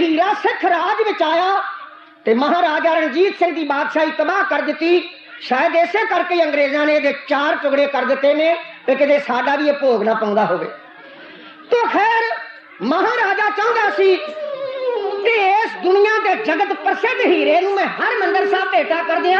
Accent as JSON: {"language": "Punjabi", "region": "Punjab", "country": "India", "moved": "yes", "said": "ਅਸੀਂ ਪੰਜਾਬ ਤੋਂ 5-6 ਹਜ਼ਾਰ ਮੀਲ ਦੂਰ ਆਏ ਹਾਂ"}